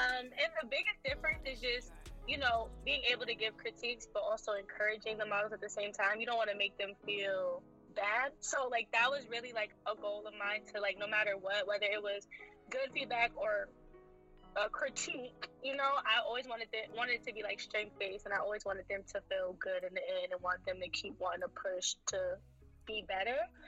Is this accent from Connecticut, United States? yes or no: yes; New Haven, Connecticut, United States; Thank you for having me again. I'm from New Haven, and I am a model.